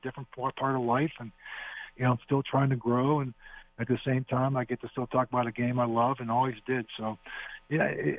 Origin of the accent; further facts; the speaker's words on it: Pittsburgh, Pennsylvania, United States; I'm a normal guy. I grew up in Pittsburgh.